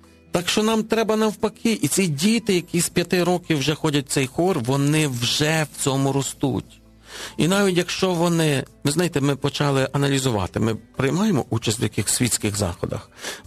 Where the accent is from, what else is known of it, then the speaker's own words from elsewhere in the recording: Western Ukraine, Ukraine; Я з Західної України.